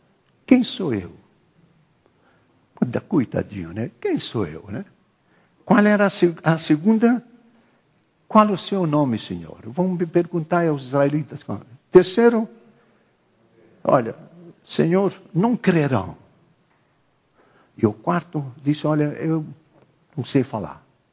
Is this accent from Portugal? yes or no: no; Egypt; Portuguese is a second language; moved away as an adult; now in Brazil; eu não falo mais o árabe como eu falava lá. Quando eu nasci e fui criado 18 anos vivendo no Egito, mas 50 anos no Brasil